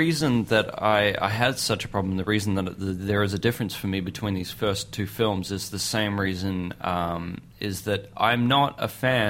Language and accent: English; New Zealand; It's like, as an example, as a New Zealander, everybody raves about...